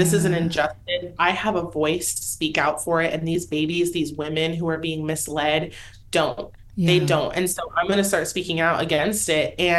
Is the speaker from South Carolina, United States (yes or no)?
yes; South Carolina, United States; I grew up in South Carolina, so it's a more conservative area.